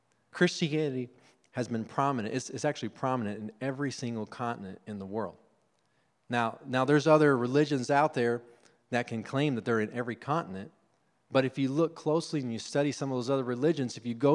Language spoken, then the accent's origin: English; Argentina; Now, I've experienced this firsthand growing up in Argentina.